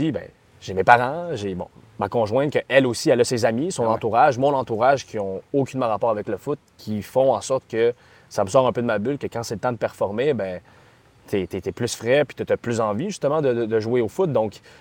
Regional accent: Quebec, Canada; Oui, on est des joueurs locaux. On est des Québécois. Puis on aime jouer ici à Montréal.

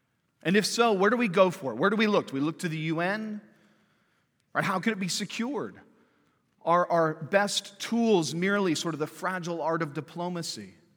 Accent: Santa Cruz, California, United States; Well, growing up in Santa Cruz, California, there was one particular symbol that really dominated my surroundings.

